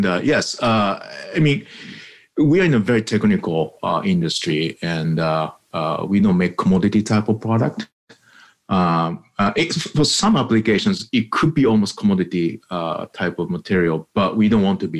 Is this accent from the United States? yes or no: no; Japan; I grew up in Japan, so I my head is all metric